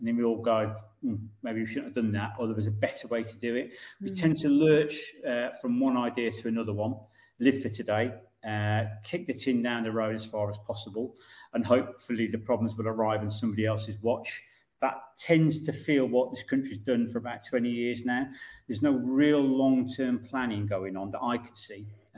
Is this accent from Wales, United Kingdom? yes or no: no; Morecambe, North West England, United Kingdom; accent: northern; I'm from Lancashire originally, a seaside town called Morecambe, which very, very, very few people bother going to now. But I do have fond memories of it because, you know, I grew up in the 80s.